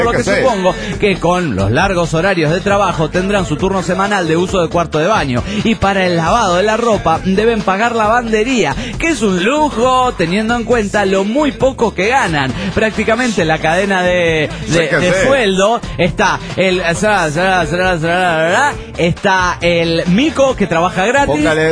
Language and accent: Spanish; Florida, Buenos Aires Province, Argentina; Buenos Aires, mi tierra, Florida.